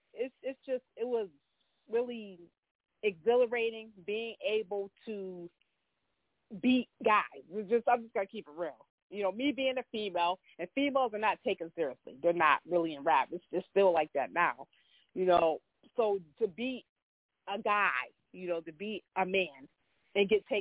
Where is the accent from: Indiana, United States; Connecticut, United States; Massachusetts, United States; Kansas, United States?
Massachusetts, United States; Springfield; I'm from Springfield, Massachusetts